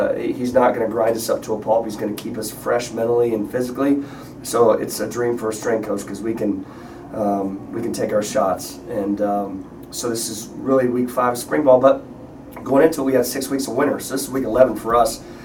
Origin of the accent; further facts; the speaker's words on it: Ohio, United States; And growing up in Ohio, which is in the same region as Purdue, watching Big Ten games on TV